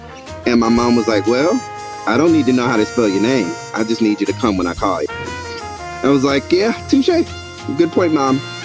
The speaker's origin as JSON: {"language": "English", "region": "the South", "country": "United States", "said": "I'm from the South."}